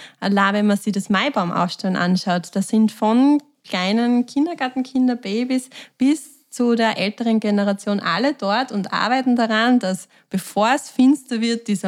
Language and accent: German; Fürstenfeld, Styria, Austria; ich komme aus Fürstenfeld und sicher meine, also ist eine Großstadt im Vergleich zu Heinersdorf.